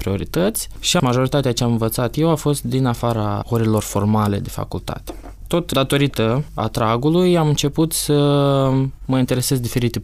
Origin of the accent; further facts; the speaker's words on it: Bălți, Moldova; moved away as an adult; now in Romania; Sunt din Bălți, recunosc.